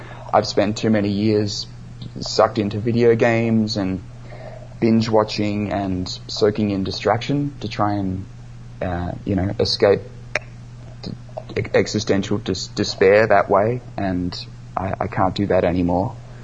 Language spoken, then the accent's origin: English; Victoria, Australia; Maybe Australians, you know, maybe we shouldn't be living here at all.